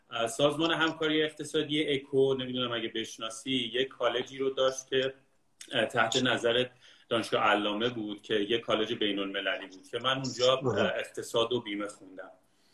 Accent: Kermanshah, Iran; آره بعد من مثلا کرمانشاهی هستم.

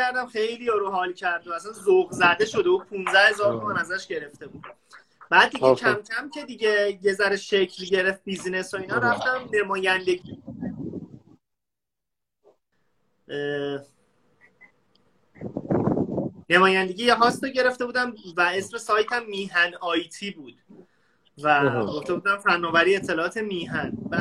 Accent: Isfahan, Iran; also born or lived in Qazvin; من متولد 1371 توی شهر قزوین، ولی بچه اصفهانم، یعنی کلا اصفهان بزرگ شدم و فقط قزوین به دنیا اومدم.

